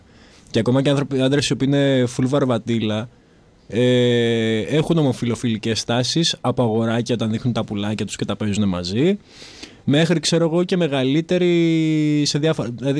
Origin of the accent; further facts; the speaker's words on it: Thessaloniki, Central Macedonia, Greece; Θεσσαλονίκη.